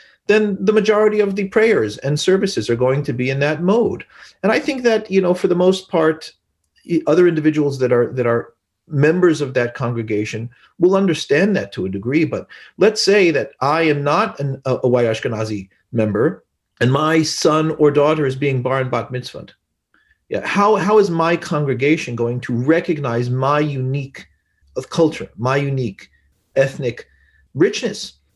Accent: Los Angeles, California, United States; also born or lived in New York; as a Sephardi Jew growing up, I mean, I grew up in Los Angeles and then lived in New York

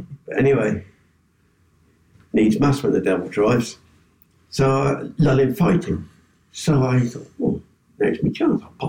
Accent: United Kingdom; I didn't run because I'm British. We don't run.

